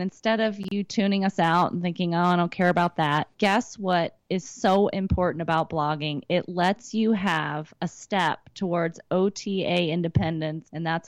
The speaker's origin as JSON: {"language": "English", "town": "Winter Park", "region": "Colorado", "country": "United States", "said": "Rocky Mountains of Colorado. … from Winter Park and Steamboat Springs."}